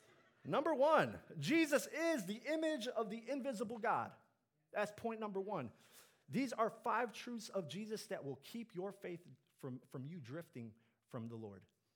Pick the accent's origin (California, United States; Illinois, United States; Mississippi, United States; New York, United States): Illinois, United States; Chicago; I'm a millennial, so I grew up in the 90s, and Jordan's the GOAT growing up in Chicago, right?